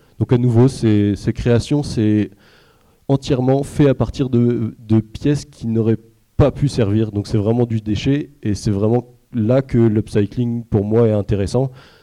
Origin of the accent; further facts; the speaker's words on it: Bourgogne-Franche-Comté, France; moi je viens du Jura